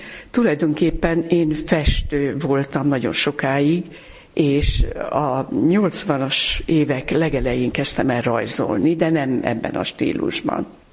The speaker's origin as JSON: {"language": "Hungarian", "town": "Makó", "region": "Csongrád-Csanád", "country": "Hungary", "tie": "born there", "said": "ugyanis én makói születésű vagyok."}